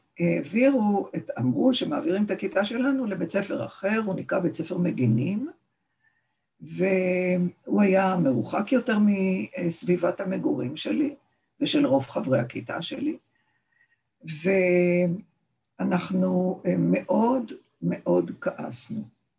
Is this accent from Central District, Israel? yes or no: no; Kiryat Haim, Haifa District, Israel; בשנים שאני למדתי בבית הספר, החלוקה הייתה כזאת, 8 כיתות בית ספר יסודי ו4 כיתות בית ספר תיכון. בית ספר יסודי א' עד ח', בית ספר תיכון ט' עד י' ב'. אני למדתי בבית ספר מאוד נחמד, בקריית חיים